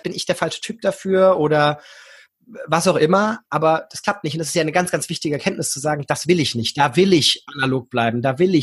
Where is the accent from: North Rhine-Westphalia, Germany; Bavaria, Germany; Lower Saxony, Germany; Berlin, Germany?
Lower Saxony, Germany; Hanover; auch hier aus Hannover, wo ich herkomme.